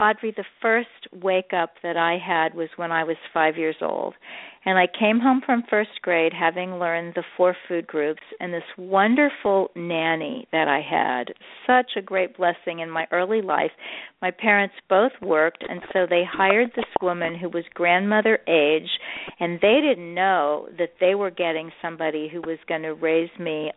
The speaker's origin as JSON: {"language": "English", "town": "Kansas City", "region": "Missouri", "country": "United States", "lives_now": "New York City, United States", "said": "I'm from Kansas City, Missouri. I live in New York City now, but you know, you can take the girl out of the Midwest."}